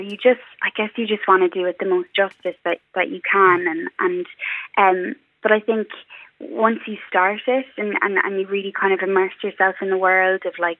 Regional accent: Cork, Munster, Ireland; So I grew up in Cork

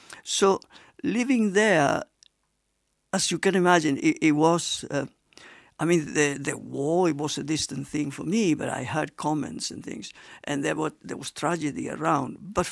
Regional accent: Córdoba, Andalusia, Spain; In Cordoba, yeah.

